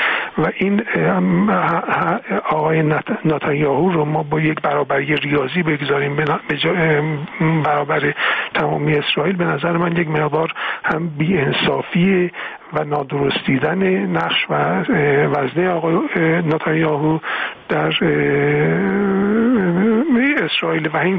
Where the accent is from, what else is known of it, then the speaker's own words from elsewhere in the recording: Iran; به عنوان یک ایرانی